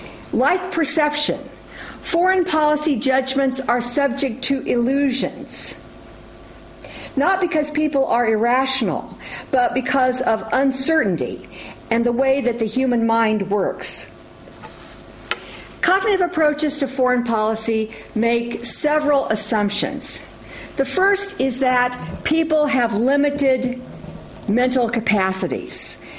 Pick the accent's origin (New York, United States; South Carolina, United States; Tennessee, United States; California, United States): California, United States; Los Angeles; because I'm from Los Angeles and we're in the middle of a 5-year drought.